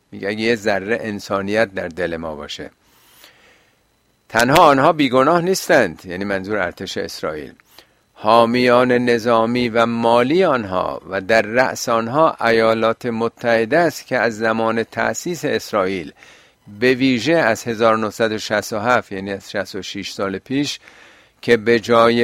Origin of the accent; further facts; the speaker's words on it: Iran; یعنی این داوری که در بین ما ایرانیام هست